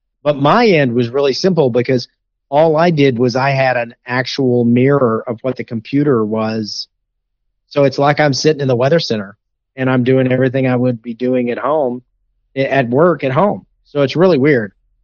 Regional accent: Texas, United States; Because I get this because I'm from East Texas

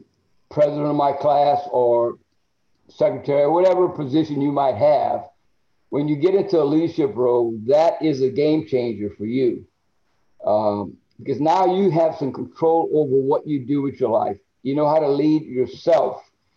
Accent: Louisiana, United States; It helped that he was from Arkansas and I was from Louisiana, so we were neighbors

